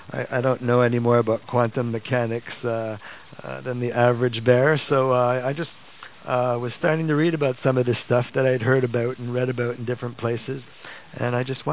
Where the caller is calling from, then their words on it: Montreal, Quebec, Canada; I'm transmitting from Montreal tonight.